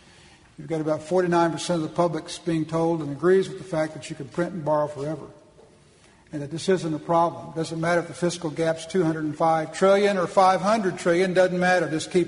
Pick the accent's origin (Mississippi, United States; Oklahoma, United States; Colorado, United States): Oklahoma, United States; But I am from Oklahoma, born and bred there, lived there all my life